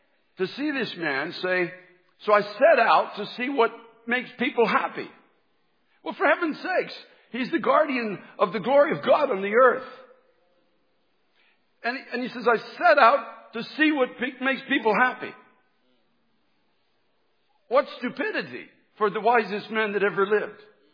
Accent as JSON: {"language": "English", "country": "Canada", "moved": "yes", "lives_now": "United States", "said": "I came from Canada, which is a very liberal country"}